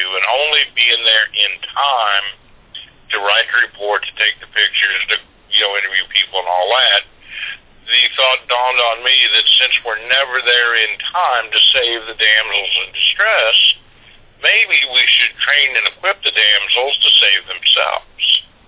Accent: Missouri, United States; moved away as an adult; I grew up in St. Louis County. And in all the time growing up there, I mean, until I left at about 18, I really never knew anybody who was a victim of violent crime.

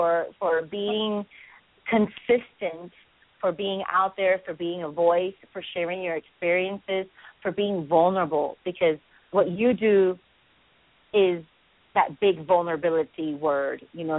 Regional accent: Boston, Massachusetts, United States; And as a little girl growing up in Boston and the big Irish festival, I always dreamt of going to the big, big one

